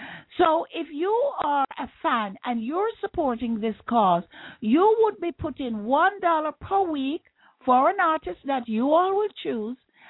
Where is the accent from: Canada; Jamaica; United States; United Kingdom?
Jamaica; trust me, as a Jamaican, Jamaican is the most ingenious entrepreneur in the world.